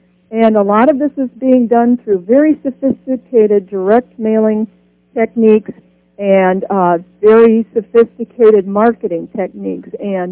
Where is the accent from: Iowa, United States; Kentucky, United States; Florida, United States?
Iowa, United States; now in Ohio, United States; I'm from Iowa. I'm living in the state of Ohio now.